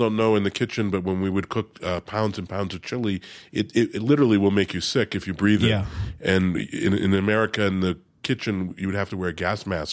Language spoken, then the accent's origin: English; Mexico City, Mexico; just as a guy growing up in Mexico City, so you're exposed to a very international cuisine